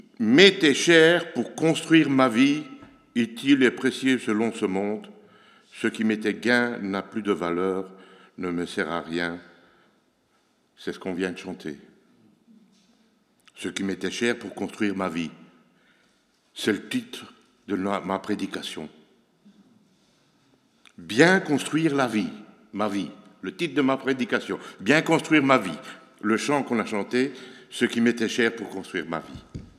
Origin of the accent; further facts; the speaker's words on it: Charleroi, Wallonia, Belgium; now in Brussels, Belgium; Je venais de l'église de Charleroi, j'ai grandi à Charleroi. On venait de déménager à Bruxelles le 28 mai.